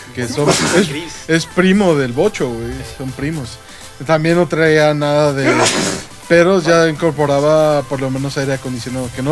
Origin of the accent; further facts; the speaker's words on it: Mexico; Porque soy mexicano.